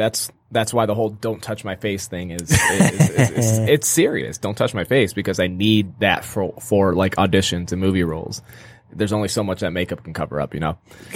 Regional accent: Michigan, United States; we're from Michigan, it's my birthday today

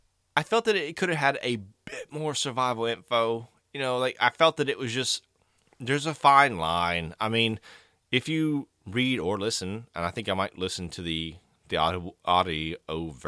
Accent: Tennessee, United States; I am from Tennessee. I've lived my entire life born and raised in Tennessee. My Southern accent at least to my own ears, is not that good.

